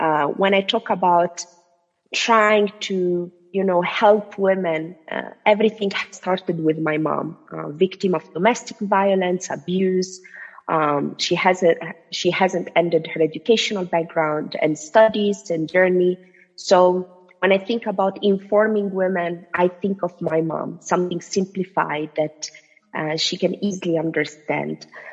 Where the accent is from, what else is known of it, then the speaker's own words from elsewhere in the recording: Italy; As a matter of background, I'm Tunisian, but I was born and raised in Italy.